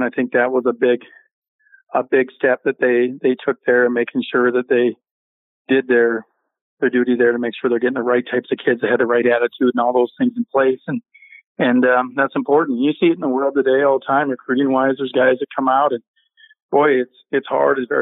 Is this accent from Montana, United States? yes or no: yes; Sidney, Montana, United States; growing up in Sydney, Montana, my high school coach, Guy Melby, believed in that same philosophy.